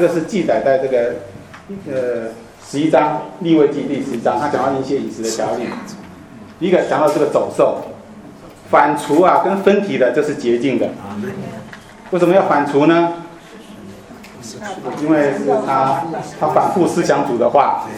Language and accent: Chinese; China; 这个跟我们中国人的教训就很像